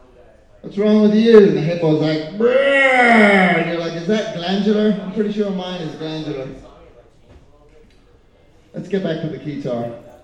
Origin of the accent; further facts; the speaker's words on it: Ireland; now in Chicago, United States; I'm like the one person who doesn't, because I'm Irish, see?